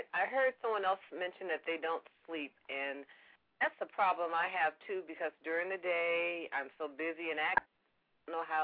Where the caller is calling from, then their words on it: California, United States; I'm calling from California.